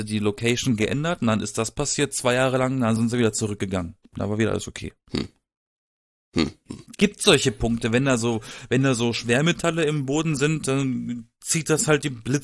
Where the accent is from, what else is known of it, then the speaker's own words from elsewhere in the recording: Baden-Württemberg, Germany; Ich komme aus dem Schwarzwald.